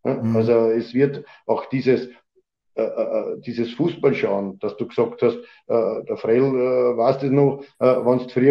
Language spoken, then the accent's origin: German; Austria; Also das gibt's ja bei uns in Österreich oder in Europa gar nicht.